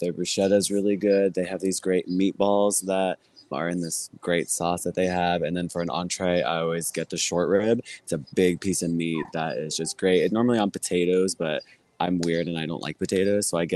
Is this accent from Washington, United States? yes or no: no; Fresno, California, United States; also born or lived in Bay Area / Sacramento; And then my hometown is Fresno, born and raised there. So decided what better way to keep spreading the love and the momentum going than to bring it back to my roots.